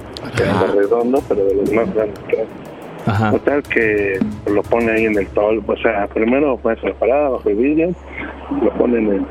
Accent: Puebla, Mexico; de Puebla.

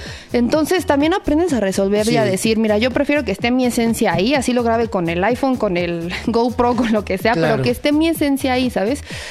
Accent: Yucatán, Mexico; yo soy yucateca, entonces grabar el video en mis tierras con mi novia, con mi familia, fue algo muy, muy lindo.

